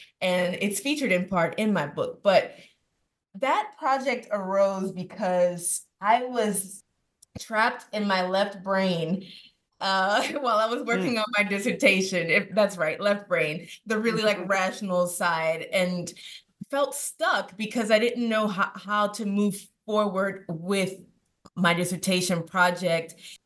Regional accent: Louisiana, United States; also born or lived in Washington, D.C., United States; And though I was born in New Orleans and raised outside of New Orleans, I saw a lot of things in DC that I had never seen before

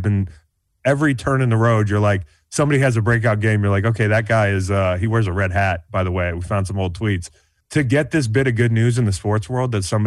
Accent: Virginia, United States; I mean, it's not like I grew up in the South, you know, but Virginia, south of the Mason-Dixon line, you see things.

